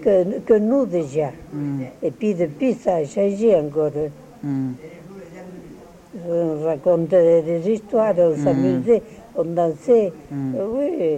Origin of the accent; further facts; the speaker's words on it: Bonnac, France; Je suis de Bonnac, je suis né à Bonnac.